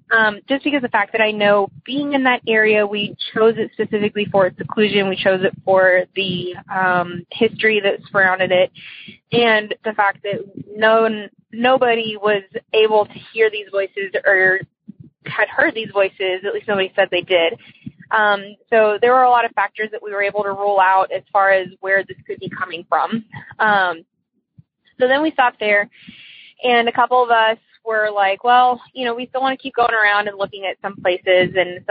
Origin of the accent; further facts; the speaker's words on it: Texas, United States; also born or lived in Hawaii; I'm from Texas. And I used to live in Hawaii.